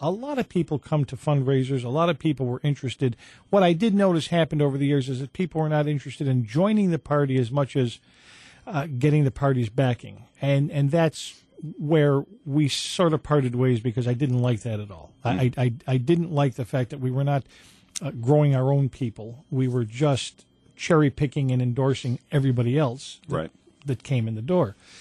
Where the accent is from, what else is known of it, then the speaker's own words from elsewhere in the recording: Albany, New York, United States; born there; because I wasn't born in Utica, I was born in Albany, and I spent a good part of my life outside of Utica